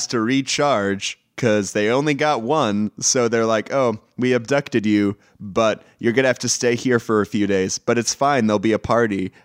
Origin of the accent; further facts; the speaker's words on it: Texas, United States; I'm from Texas.